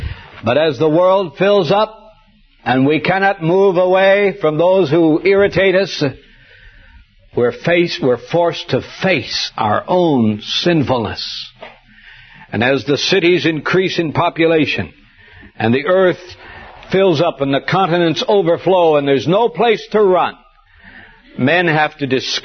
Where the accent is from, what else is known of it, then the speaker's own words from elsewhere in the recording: Montana, United States; I was raised up in Montana, where we have a very low population density.